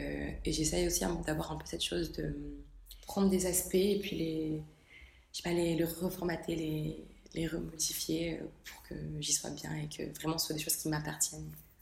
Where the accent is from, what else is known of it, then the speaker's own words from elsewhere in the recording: Roubaix, Hauts-de-France, France; now in Paris, France; 24 ans, je suis d'origine tunisienne, je suis née en France de deux parents du coup tunisiens. J'ai passé toute ma vie à Roubaix, jusque-là, très récemment, je suis à Paris en ce moment.